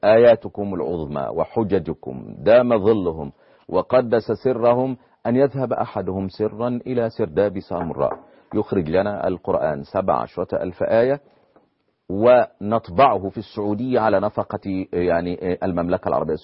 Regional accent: Egypt; لأن حتى عندنا في مصر معظم المصريين بيعتقدوا أن الشيعة بيقولوا

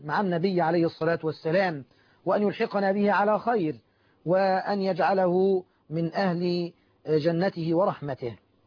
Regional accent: Egypt; الطعام المشهور في بلدنا مصر

